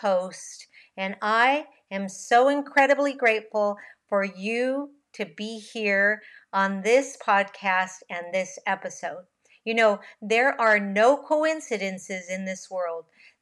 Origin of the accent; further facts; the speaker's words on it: United States; born there; first language Spanish; English is a second language; I was a Spanish speaker. Spanish was my first language, but I was born in the U.S.